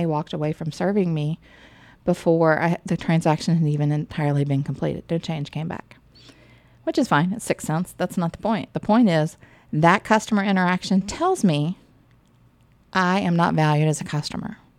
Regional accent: West Virginia, United States; I grew up in West Virginia, and it was a mix of farming community and, you know, retail and just normal business. We grew up near the Capitol

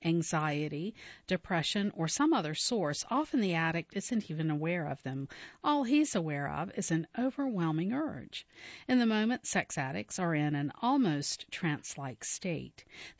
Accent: Flint, Michigan, United States; Growing up in Flint, Michigan, I remember asking friends how to talk to a girl I liked.

